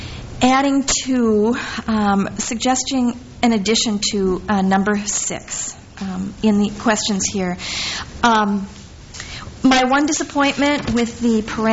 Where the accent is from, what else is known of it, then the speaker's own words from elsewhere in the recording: Florence Township, Minnesota, United States; I'm from Southern Goodhue County, Florence Township